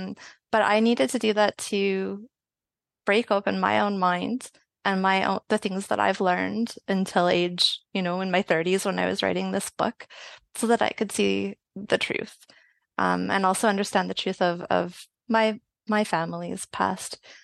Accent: Edmonton, Alberta, Canada; grandparents came from Hungary, Poland, Ireland, England, that kind of heritage. And I was born in Edmonton, Alberta, Canada.

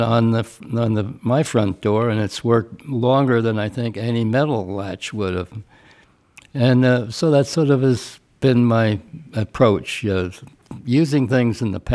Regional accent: New Jersey, United States; I grew up in New Jersey, right next to the Watchung Reservation, which is many square miles of forest.

